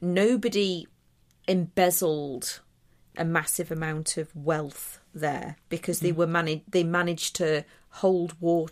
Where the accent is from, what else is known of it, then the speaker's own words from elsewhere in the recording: Lytham St Anne's, North West England, United Kingdom; because I'm originally from Lytham St Anne's.